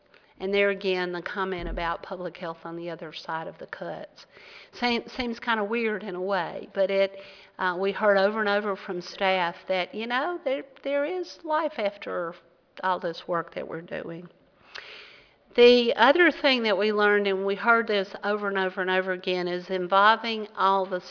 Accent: the South, United States; I mean, I'm from the South. It's possible I could just been a little slow.

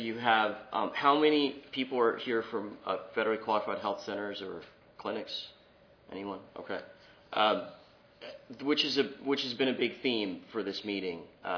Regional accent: New York City, New York, United States; I grew up in New York City, and there were health centers pretty much all through Queens and Brooklyn

